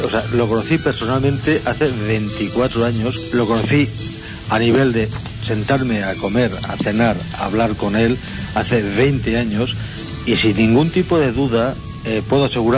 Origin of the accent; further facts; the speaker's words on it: Catalonia, Spain; y soy catalán, no soy de Andalucía